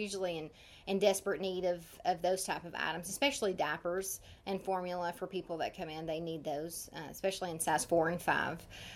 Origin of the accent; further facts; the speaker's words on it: Sulphur Springs, Texas, United States; I am originally from Sulphur Springs.